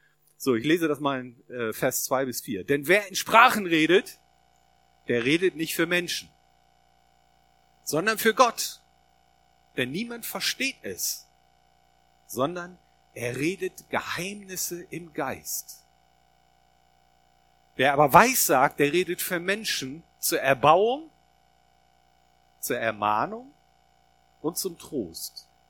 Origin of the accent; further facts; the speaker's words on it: Northern Germany, Germany; Wir sind Norddeutsche, ich weiß, bei uns passiert sowas nicht.